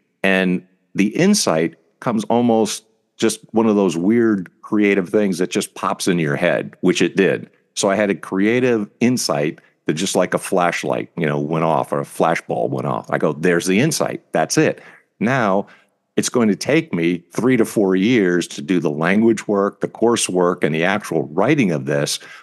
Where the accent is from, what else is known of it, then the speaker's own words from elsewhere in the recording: New Jersey, United States; because we grew up in New Jersey.